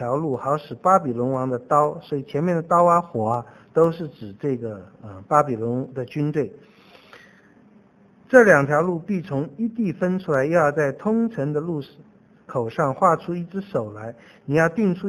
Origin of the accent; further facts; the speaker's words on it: China; 这对我们中国人来讲也是很稀奇的，起码对我来讲